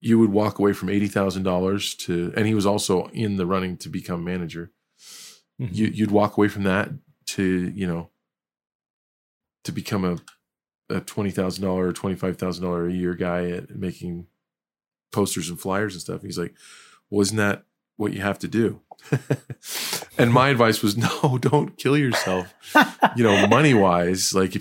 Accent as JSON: {"language": "English", "region": "Maryland", "country": "United States", "said": "I'm from Maryland. It was 5 miles from my house"}